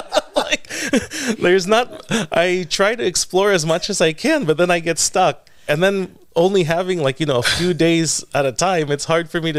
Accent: Philippines; And funny enough, like, you know, I'm already Filipino. I'm already far away from the city.

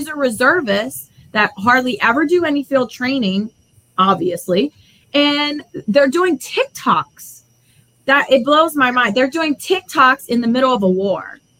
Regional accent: Louisiana, United States; the example I use is I was born and raised in Louisiana. Every single person that I know has a weapon there to use, whether it's to hunt, self-defense.

